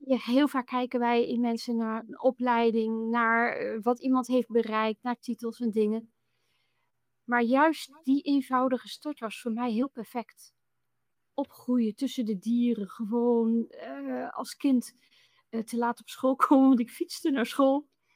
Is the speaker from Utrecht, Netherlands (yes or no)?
no; Gelderland, Netherlands; Ik ben geboren aan de Duitse grens, kom eigenlijk uit de Achterhoek.